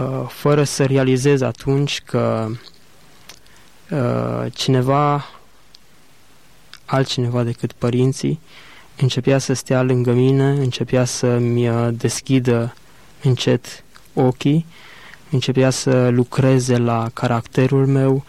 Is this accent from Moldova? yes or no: no; Zalău, Sălaj County, Romania; m-am născut în 1975 într-o familie din Zalău, dintr-un cartier apropiat de Zalău, Ortelec